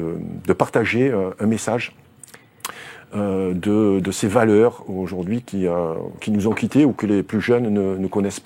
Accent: Aubagne, Provence-Alpes-Côte d'Azur, France; born there; Moi, je suis un Français, je suis né à Aubagne, en Provence. Donc voilà, je suis très attaché à ma terre, je suis très attaché à mon pays.

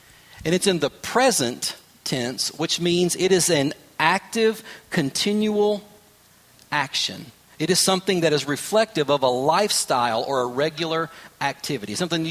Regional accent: Kentucky, United States; Now, the good news is I'm from Kentucky, so at the age of 41 to have only lost one tooth, I'm still doing pretty well

